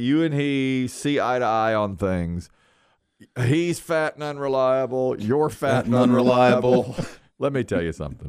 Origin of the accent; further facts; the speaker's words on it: Asheboro, North Carolina, United States; we were in my hometown of Asheboro, and … was there.